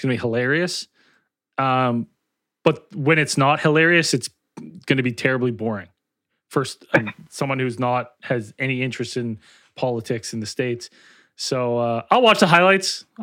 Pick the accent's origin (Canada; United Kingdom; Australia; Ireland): Canada; I'm from Canada.